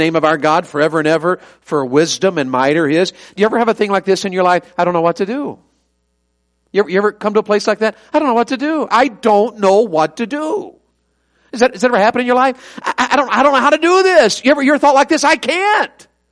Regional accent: Tennessee, United States; Well, here I am growing up in the South in East Tennessee. I had no idea that I'd marry a Yankee from Newark, Ohio.

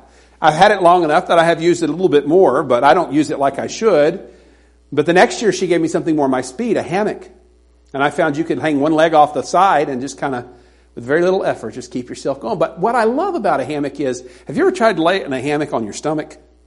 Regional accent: the South, United States; I grew up in the South, and I'm not a particular fan of Southern gospel music

